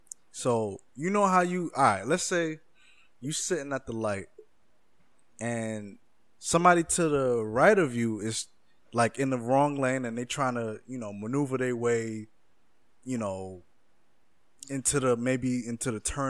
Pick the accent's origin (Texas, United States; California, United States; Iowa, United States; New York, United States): New York, United States; Like, I thought New York drivers was crazy. Like, I thought we was cra